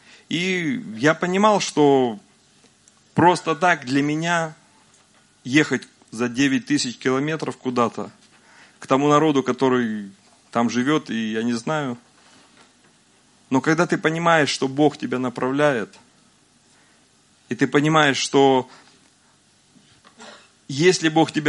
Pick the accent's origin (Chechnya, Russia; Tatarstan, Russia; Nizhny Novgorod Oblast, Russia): Tatarstan, Russia; Naberezhnye Chelny; Я родился в Татарстане, и 47 лет я живу в Набережных Челнах.